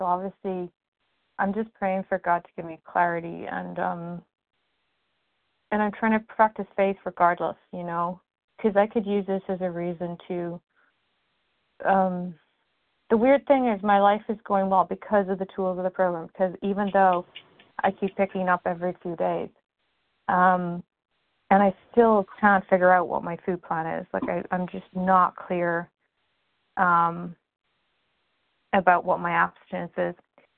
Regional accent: New York, United States; I'm from New York.

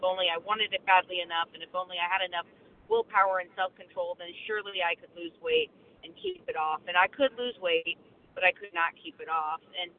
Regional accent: Tennessee, United States; I'm driving. Hopefully the background noise isn't too bad. I'm from Tennessee, recovered

